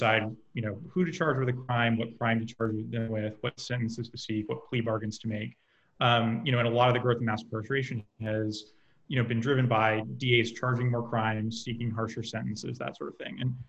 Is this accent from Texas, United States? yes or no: yes; Texas, United States; we just won a race in Travis County, my hometown